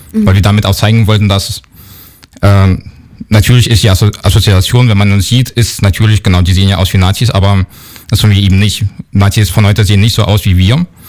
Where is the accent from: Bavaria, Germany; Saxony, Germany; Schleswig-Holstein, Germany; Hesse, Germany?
Saxony, Germany; Leipzig; Ich bin selbst auf den Demos in Leipzig groß geworden.